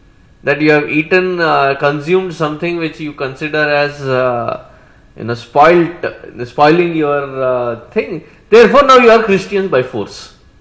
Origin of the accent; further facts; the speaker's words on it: Andhra Pradesh, India; first language Telugu; English is a second language; now in United States; And I, coming from Andhra Pradesh, I recognized very well it is Telugu.